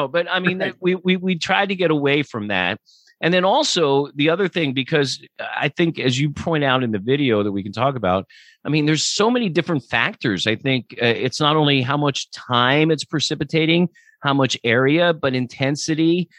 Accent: Lancaster, Pennsylvania, United States; Well, and you know, I grew up in Lancaster

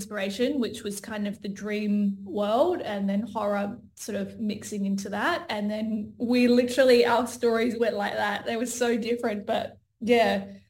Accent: Perth, Western Australia, Australia; And then, yeah, we found out we're both from Perth, which is such a coincidence.

